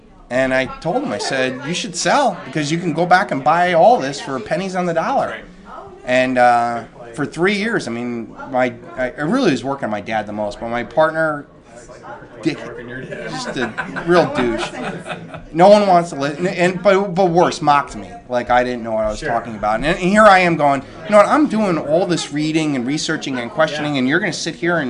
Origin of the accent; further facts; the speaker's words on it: Cleveland, Ohio, United States; Jump on her, Cleveland.